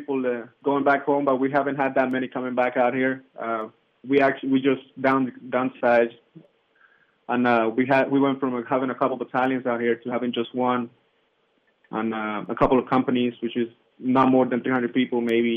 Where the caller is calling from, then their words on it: Afghanistan; I am Camp Lernik, Afghanistan.